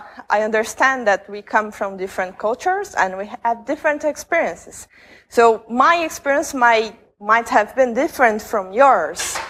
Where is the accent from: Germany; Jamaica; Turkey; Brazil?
Brazil; English is a second language; I am from Brazil, so sorry about my accent. It's a long flight from Brazil to here.